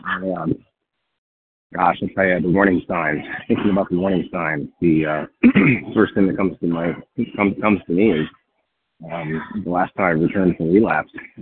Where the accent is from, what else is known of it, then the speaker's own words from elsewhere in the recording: Michigan, United States; I'm from Southeastern Michigan. I'm coming to you by way of the Houston, Texas airport.